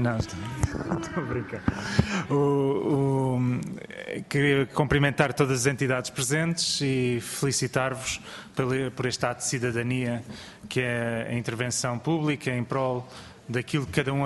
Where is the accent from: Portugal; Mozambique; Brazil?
Portugal; todos nós, enquanto portugueses